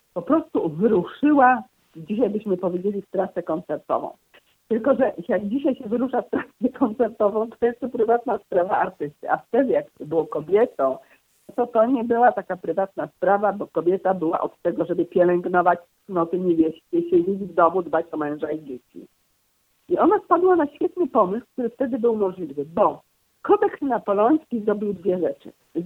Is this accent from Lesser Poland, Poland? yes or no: no; Poznań, Greater Poland Voivodeship, Poland; jako poznanianka rodowita